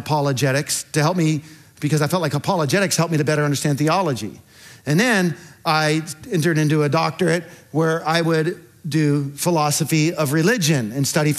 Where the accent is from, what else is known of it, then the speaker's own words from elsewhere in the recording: California, United States; also born or lived in Charlotte; I grew up in here in California